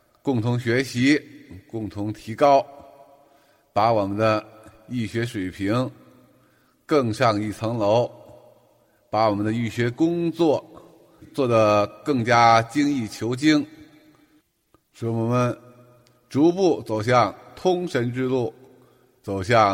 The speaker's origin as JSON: {"language": "Chinese", "region": "Tianjin", "country": "China", "said": "我来自于天津，"}